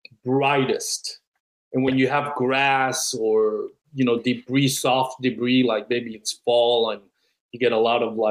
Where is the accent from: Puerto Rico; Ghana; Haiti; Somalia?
Puerto Rico; born there; I was born in Puerto Rico where there was a lot of bats.